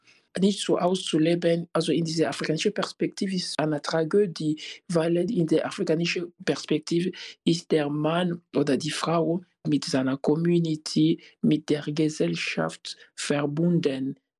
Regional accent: DR Congo; German is a second language; now in Europe; ich lebe einfach in Europa, weil mein Heimatland ein kaputtes Land ist. Das ist ein Grund. Es ist einfach nicht möglich, als Schriftsteller im Kongo zu leben.

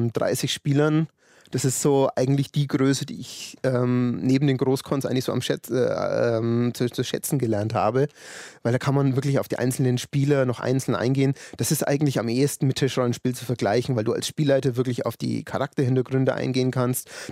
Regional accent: Hof, Bavaria, Germany; Ja, das ist in Oberfranken, da wo ich herkomme, aus dem Hoferraum.

